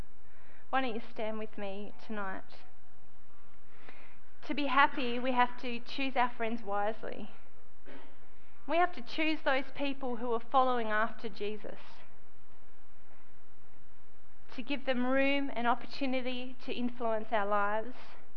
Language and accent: English; Australia; I'm an Australian and I like my grass to be green.